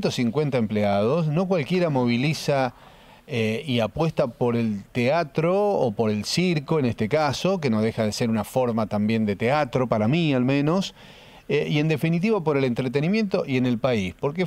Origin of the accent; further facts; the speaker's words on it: Santa Fe, Argentina; allí en mi provincia de Santa Fe